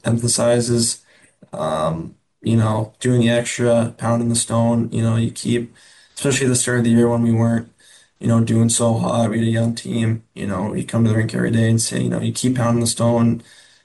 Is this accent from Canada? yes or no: yes; Edmonton, Alberta, Canada; You know, me growing up in Edmonton, I know everything about a Canadian market and the expectations and all that.